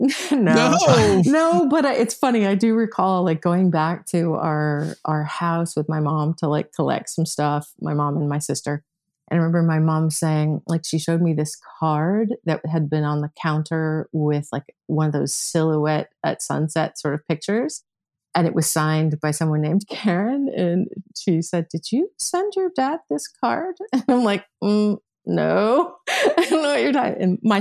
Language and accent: English; Rochester, Michigan, United States; No, I grew up in Michigan, actually, a suburb of Detroit.